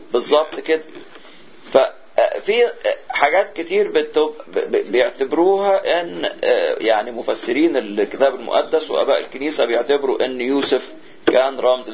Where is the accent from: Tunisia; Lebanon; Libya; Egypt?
Egypt; كنا دايما عندنا في مصر كانوا يقولوا ايه داري على شمعتك تقيد